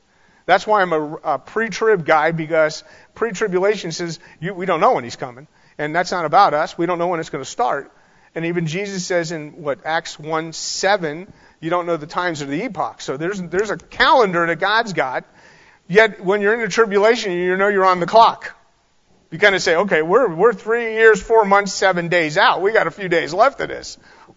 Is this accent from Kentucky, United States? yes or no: no; Florida, United States; I grew up in South Florida, and there's a guy that absolutely claimed he was the Messiah.